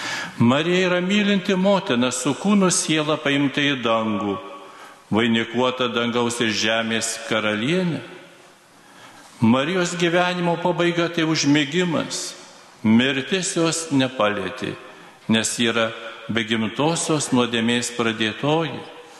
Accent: Daugai, Alytus County, Lithuania; čia augau Daugų parapijoje, tėviškėje.

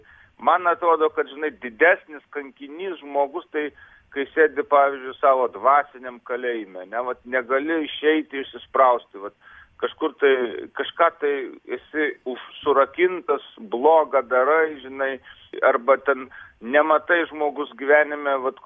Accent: Molėtai, Utena County, Lithuania; Aš, žinai, esu kilęs iš Molėtų parapijos

